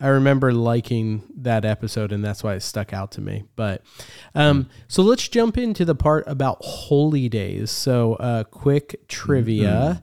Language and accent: English; New Jersey, United States; Growing up in Diocese of Trenton, New Jersey, I just want to say, like, it was not moved to the Sunday.